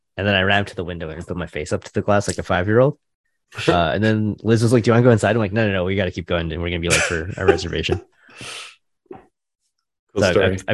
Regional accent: Vancouver, British Columbia, Canada; people in Portland, Oregon are like, where are you from? You're like, Vancouver. And they kind of look at you and you're like, oh, Canada.

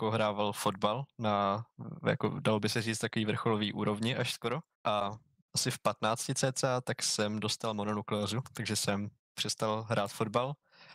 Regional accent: Prague, Czechia; jak už si řekl. Tak sa nejmenuji, to je moje přezdívka … je mi 21 let, jsem z Prahy

